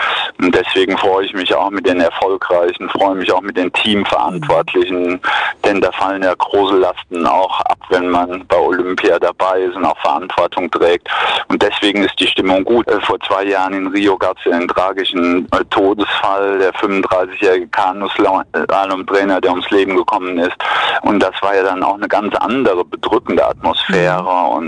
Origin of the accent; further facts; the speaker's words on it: Germany; für uns als Deutsche, Thema geteiltes Land, ist ja auch immer ein dankbarer Rückblick in unsere Vergangenheit